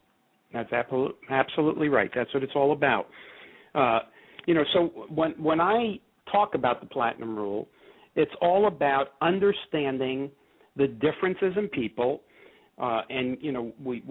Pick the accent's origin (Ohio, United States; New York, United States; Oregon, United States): New York, United States; And again, I'm a New Yorker, right? by nature, more pushy and aggressive.